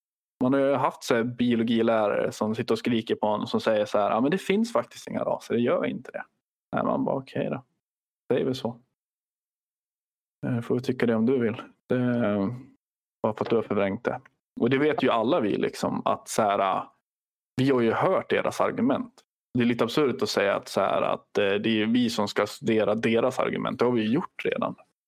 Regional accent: Sweden; men alltså jag är svensk. Jag har gått i svensk skola. Jag har gått så här 12 år i svensk skola.

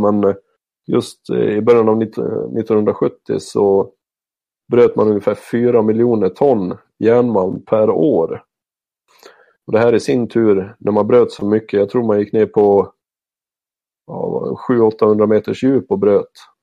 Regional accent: Grängesberg, Dalarna County, Sweden; Det är min hemort, född och uppvuxen. Mm. Så Grängesbergare, så att säga.

